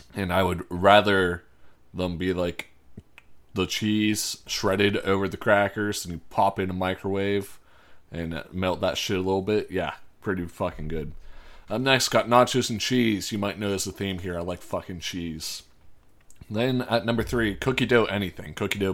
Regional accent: Pittsburgh, Pennsylvania, United States; But I'm from Pittsburgh, but you won't see the Steelers in this list.

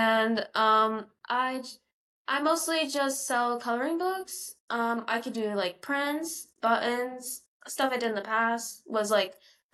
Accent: Gainesville, Florida, United States; I'm from Gainesville, Florida. I am 13 years old and I go to PK Young.

